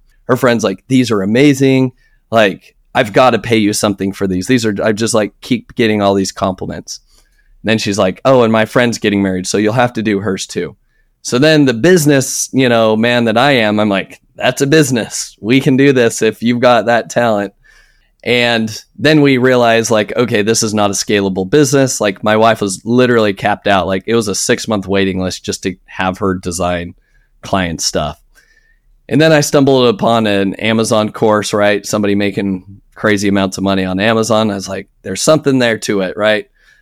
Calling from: Flower Mound, Texas, United States; I'm in Dallas, Texas, or if we want to get really specific, Flower Mound, Texas.

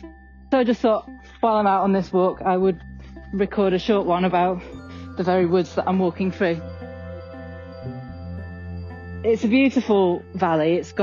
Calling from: Calderdale, Yorkshire and the Humber, United Kingdom; I'm listening from Calderdale in Yorkshire in the north of England.

